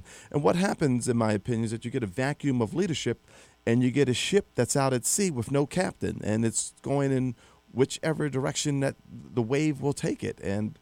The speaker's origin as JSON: {"language": "English", "town": "Atlantic City", "region": "New Jersey", "country": "United States", "tie": "born or raised there", "said": "And what was interesting, and I grew up in Atlantic City, which I experienced the vacuum."}